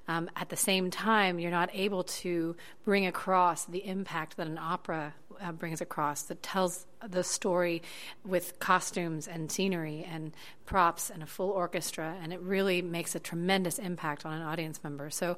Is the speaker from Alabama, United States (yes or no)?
yes; Huntsville, Alabama, United States; I grew up about 3 hours away from Knoxville, Tennessee. I grew up in Huntsville, Alabama.